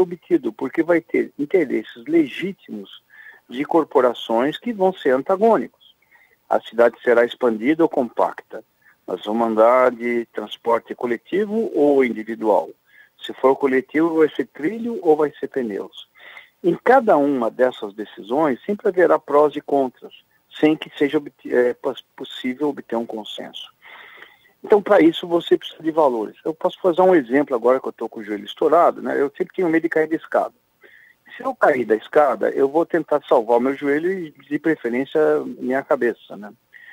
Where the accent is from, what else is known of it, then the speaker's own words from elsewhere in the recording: São Paulo, Brazil; como cidadão, como paulistano, que adora essa cidade